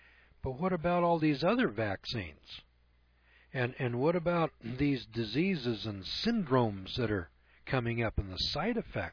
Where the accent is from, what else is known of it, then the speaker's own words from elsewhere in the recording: California, United States; I'm from California, and I never heard of that place.